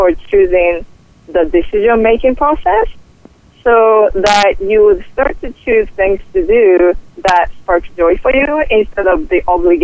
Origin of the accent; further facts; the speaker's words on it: Japan; Oh, by the way, I'm originally from Japan.